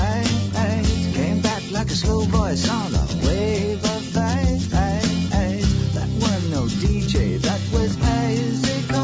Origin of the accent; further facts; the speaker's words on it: Argentina; Ma no, vengo dall'Argentina, ma vabbè, lasciamo stare.